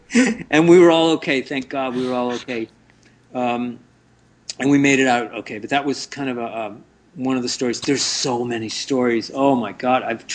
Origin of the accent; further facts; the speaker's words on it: Brockton, Massachusetts, United States; also born or lived in Bridgewater; I grew up fishing in Massachusetts when I grew up in Brockton and Bridgewater, Mass.